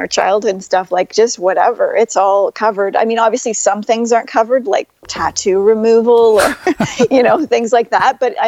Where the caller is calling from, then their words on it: Ontario, Canada; That's closer to the U.S. border, and we're up in the wooded area of Ontario.